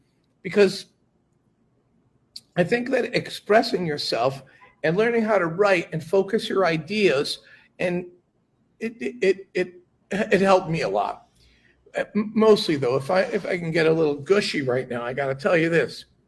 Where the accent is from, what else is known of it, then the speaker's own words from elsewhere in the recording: United States; And so, I'm an American. I'm a city boy.